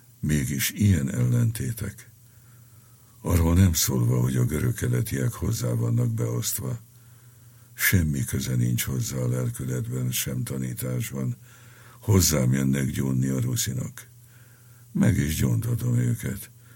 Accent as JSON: {"language": "Hungarian", "town": "Pápa", "region": "Veszprém County", "country": "Hungary", "tie": "born or raised there", "said": "Mint pápai gyerek magam is laktam zsidóházban, zsidóházi úrral. Mindig voltak zsidó játszótársaim."}